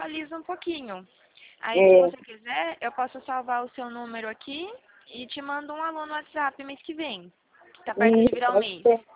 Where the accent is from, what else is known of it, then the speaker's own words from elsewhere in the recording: São Paulo, Brazil; sou daqui do interior de São Paulo